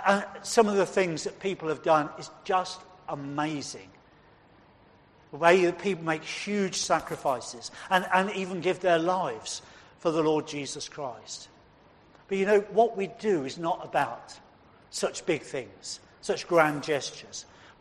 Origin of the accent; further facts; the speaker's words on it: England, United Kingdom; We're English, after all, many of us. And that's part of our DNA, I think.